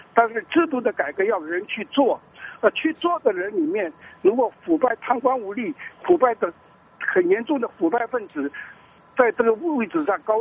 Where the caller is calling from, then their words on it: Fujian, China; 我是福建的